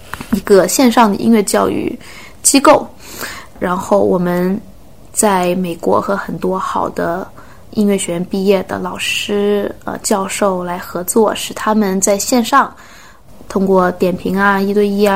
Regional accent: China; 我是一个中国人，我肯定是要为中国来做事情的

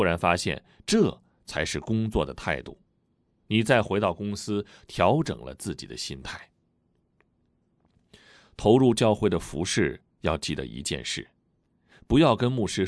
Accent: Taiwan; 我从小生活在台湾一个拜拜的家庭，我妈妈就是传统的家庭主妇，我妈妈每天都要拜拜

